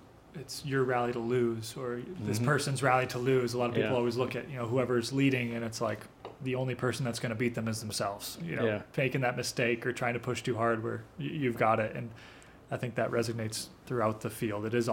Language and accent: English; Midwest, United States; I don't know if I should chime in. I'm from the Midwest.